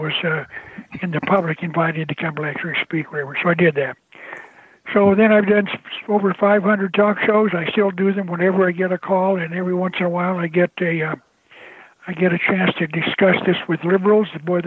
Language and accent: English; Arizona, United States; now in California, United States; I need to know more about California politics because I'm from Arizona.